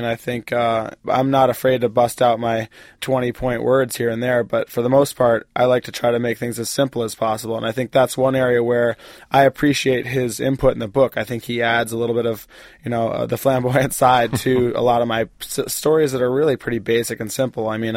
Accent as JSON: {"language": "English", "country": "United States", "said": "my home country"}